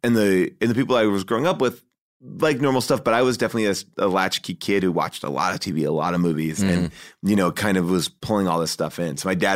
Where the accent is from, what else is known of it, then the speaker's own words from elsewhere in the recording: New York, United States; I grew up in Long Island, right outside of New York City.